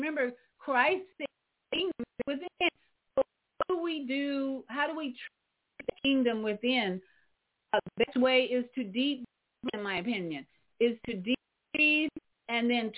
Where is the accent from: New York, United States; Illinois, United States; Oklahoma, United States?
Illinois, United States; Chicago; Thank you for being a positive influence in my hometown, Chicago.